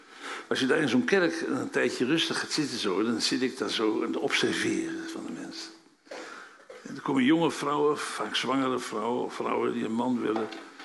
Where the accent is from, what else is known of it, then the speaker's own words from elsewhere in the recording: Apeldoorn, Gelderland, Netherlands; also born or lived in Utrecht; ik ben hier als kind opgevoed in Apeldoorn, het grootste dorp van Nederland. Voor degenen die denken dat het een stad is. Tussen mijn 8e en de dag van ons trouwen was Apeldoorn toch eigenlijk mijn dorp.